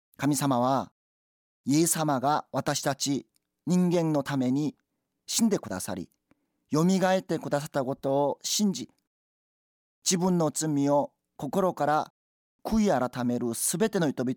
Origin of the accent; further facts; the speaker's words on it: South Korea; Japanese is a second language; now in Japan; 私は約13年前に韓国から日本に来ましたが